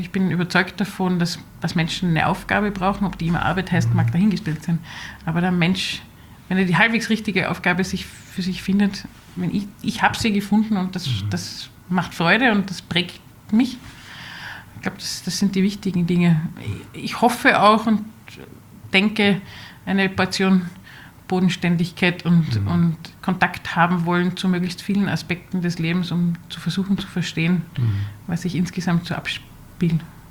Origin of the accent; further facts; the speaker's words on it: Austria; Wir sind Österreicher